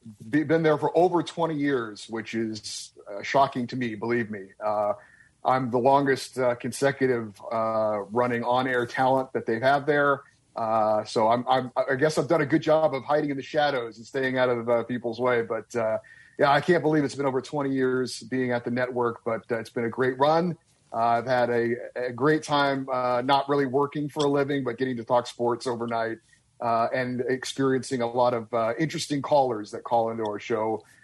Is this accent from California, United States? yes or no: yes; California, United States; also born or lived in Hawaii; I was born in Hawaii and raised in California, and hockey is my favorite sport.